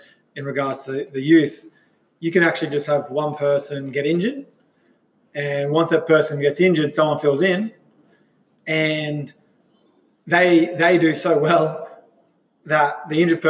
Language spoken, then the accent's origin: English; Aratula, Queensland, Australia; I actually started growing up in Aratula, if people know where Aratula is, a little country town, population of 200, so a little country town.